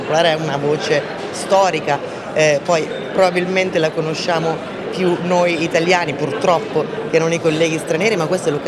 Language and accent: Italian; Milan, Lombardy, Italy; Poi io, appunto, da milanese non saprei neanche dire